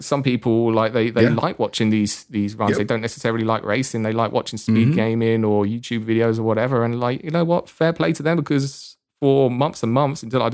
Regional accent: London, United Kingdom; So I'm from London, UK.

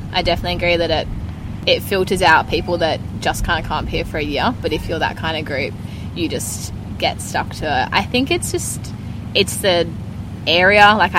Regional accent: Western Australia, Australia; now in Katherine, Australia; So I'm from between Bridgetown and Borat Brook in WA, where it's really, really cold. I moved up here at the end of 2019, and I haven't been home since.

